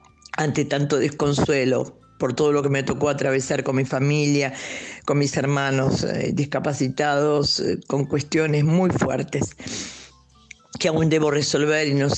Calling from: Buenos Aires, Argentina; de Buenos Aires y quiero agradecerte

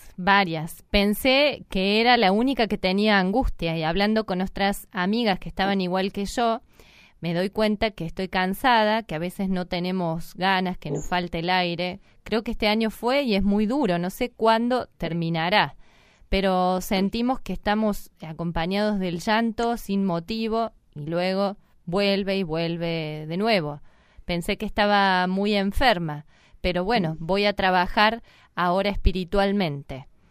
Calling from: Merlo, San Luis, Argentina; de Merlo San Luis.

